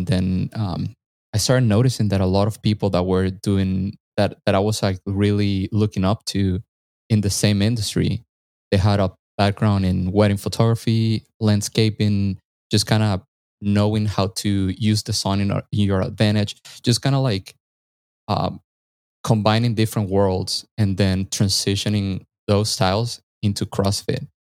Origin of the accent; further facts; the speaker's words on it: Caracas, Capital District, Venezuela; So I was born in Venezuela, Caracas, the capital of Venezuela.